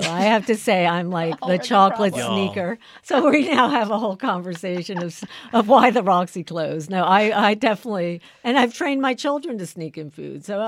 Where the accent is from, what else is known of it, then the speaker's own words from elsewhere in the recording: Vermont, United States; So growing up in Vermont, we always think rural states somehow were out of mainstream popular culture